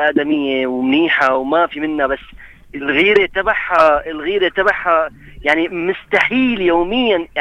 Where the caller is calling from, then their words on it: Syria; من الشام.